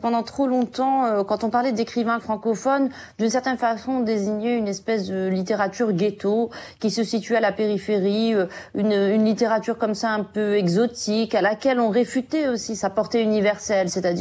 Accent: Morocco; Je suis une enfant de la francophonie. J'ai grandi au Maroc, qui est un grand pays francophone dans lequel beaucoup de gens aiment énormément cette langue, la pratiquent quotidiennement.

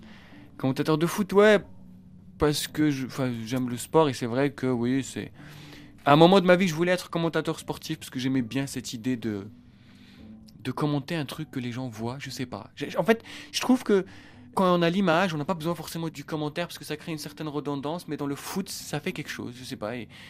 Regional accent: Algeria; peut-être le fantasme occidental de mon enfance en Algérie. Mais mon enfance en Algérie, c'était pas ça.

